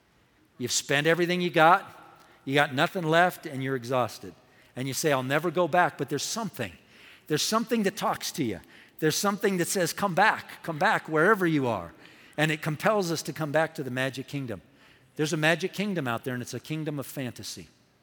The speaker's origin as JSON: {"language": "English", "region": "California", "country": "United States", "tie": "born or raised there", "said": "I grew up in Southern California"}